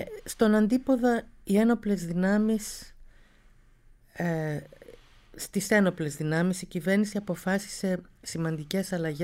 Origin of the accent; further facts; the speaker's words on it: Athens, Attica, Greece; born there; Και έτσι εγώ γεννήθηκα στην Αθήνα, αλλά υπάρχει αυτή η προϊστορία.